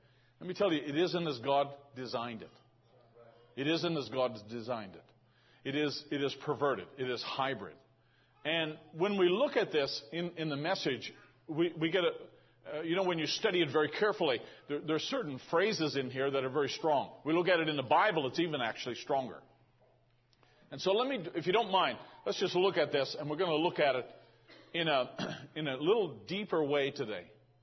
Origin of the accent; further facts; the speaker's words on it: Canada; born there; Because I came from there. I was born on Canadian soil.